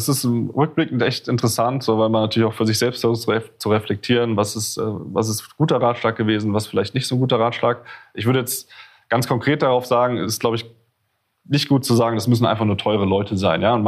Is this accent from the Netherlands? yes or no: no; Frankfurt, Hesse, Germany; Ich komme aus Frankfurt